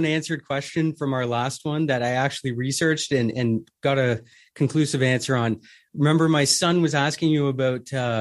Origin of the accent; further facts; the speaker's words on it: Canada; in Canada here. I am a Canadian, sadly.